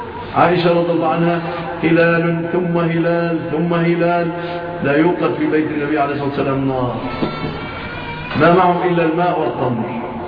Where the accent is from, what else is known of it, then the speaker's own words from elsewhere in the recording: Egypt; وعافى الله بلادنا مصر من هذه الهزات